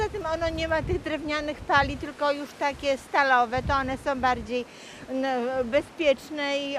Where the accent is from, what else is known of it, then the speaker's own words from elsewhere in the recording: Gdańsk, Pomeranian Voivodeship, Poland; Znaczy to ja jestem gdańszczanką